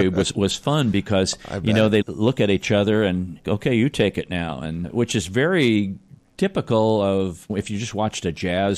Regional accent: United States; I know we're from the United States, and we don't do things

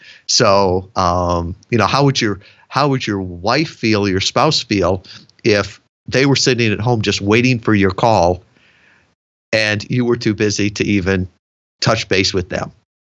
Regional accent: Chicago, Illinois, United States; I grew up in Chicago around John Wayne Gacy, mass murderer, just awful.

